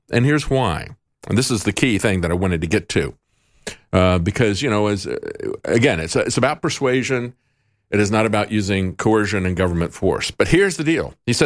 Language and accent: English; the South, United States; I've said before that growing up in the South, when there was a civil rights revolution there, what I saw was a backlash against government mandates against discrimination.